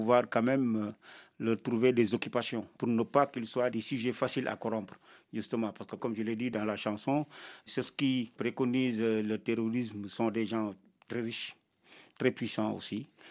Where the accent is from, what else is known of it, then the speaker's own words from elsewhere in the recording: Senegal; born there; De toute façon, je suis sénégalais. Parce que je suis né au Sénégal, je parle wolof